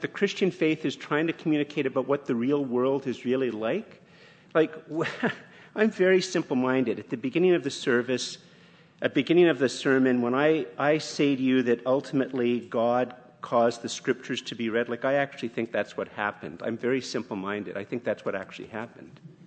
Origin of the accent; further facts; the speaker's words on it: Canada; I'm very Canadian, eh? Yeah, I'm very Canadian.